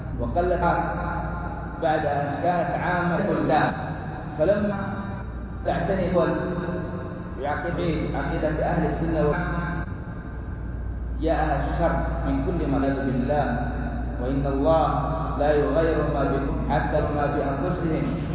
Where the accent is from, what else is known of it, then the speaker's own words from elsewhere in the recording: Saudi Arabia; في بلادنا السعودية